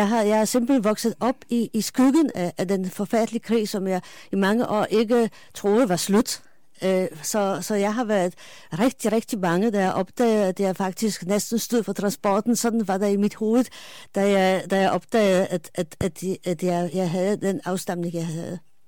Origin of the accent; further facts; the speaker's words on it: Poland; moved away; For dem Chopin har jeg haft nok af som barn og som ung i Polen. Men det er faktisk nu, når man bliver lidt ældre, så begynder man at gribe tilbage til det, man stammer fra.